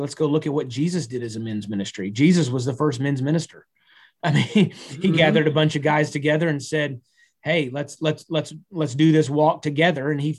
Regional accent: Texas, United States; Now I'm a Texan. I mean, you know, Friday Night Lights, football, basketball, baseball, all that.

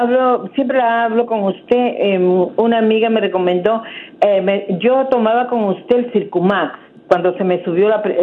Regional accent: Peru; Soy de Perú, doctora.

